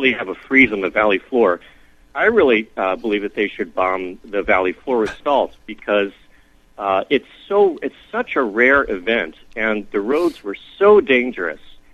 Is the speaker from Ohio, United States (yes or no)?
yes; Cleveland, Ohio, United States; I'm a Midwest native. I'm from Ohio, where they really pound the roads with salt.